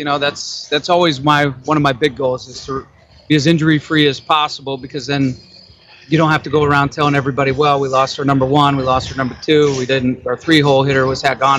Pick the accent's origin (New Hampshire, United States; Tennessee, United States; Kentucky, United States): New Hampshire, United States; Swanzey; So originally born and raised in Swansea, New Hampshire, so pretty far from here.